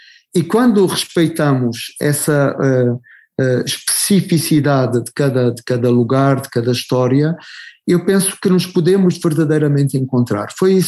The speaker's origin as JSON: {"language": "Portuguese", "country": "Angola", "tie": "born or raised there", "said": "já vinha germinando desde a minha infância em Angola"}